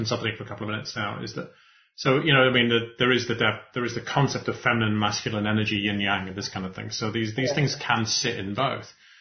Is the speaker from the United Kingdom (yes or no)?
yes; Scotland, United Kingdom; Or not Anglo, I'm a Scot, but anyway.